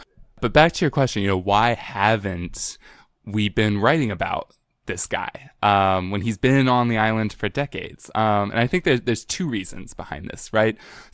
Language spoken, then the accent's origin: English; Macau; I'm originally from Macau.